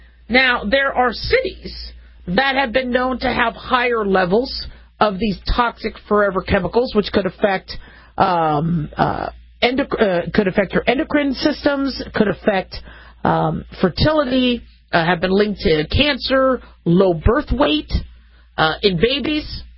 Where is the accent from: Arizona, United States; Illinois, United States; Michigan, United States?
Arizona, United States; Phoenix; I grew up in Phoenix, Arizona, and things melted.